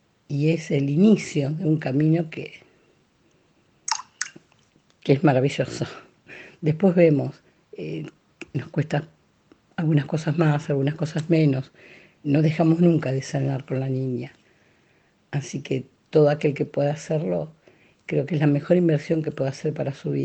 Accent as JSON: {"language": "Spanish", "town": "Rosario", "region": "Santa Fe", "country": "Argentina", "said": "soy de Rosario."}